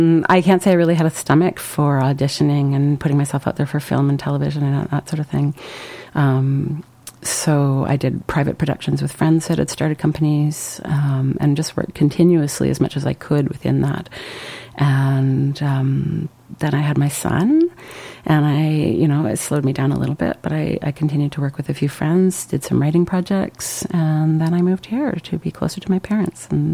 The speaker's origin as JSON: {"language": "English", "town": "Fort St. John", "region": "British Columbia", "country": "Canada", "tie": "born or raised there", "lives_now": "Vancouver, Canada", "said": "I grew up in Fort St. John, and when I showed up in Vancouver, I was very wide-eyed."}